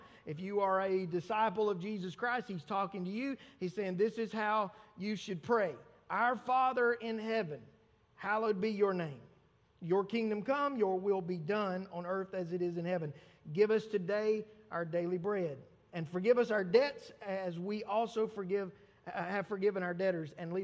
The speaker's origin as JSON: {"language": "English", "region": "Deep South", "country": "United States", "tie": "born or raised there", "said": "I'm old school. I was raised in the Deep South."}